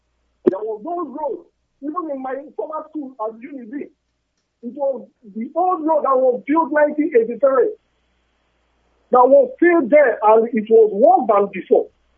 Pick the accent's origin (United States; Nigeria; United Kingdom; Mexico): Nigeria; Imo; now in Malaysia; I hail from Owerri-Oka in Upper South Local Government, Biafra Land.